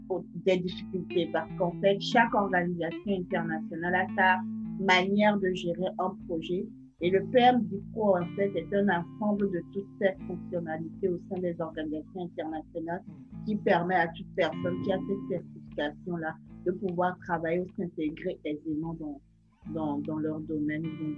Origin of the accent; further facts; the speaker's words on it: Togo; Je suis une Togolaise de 29 ans.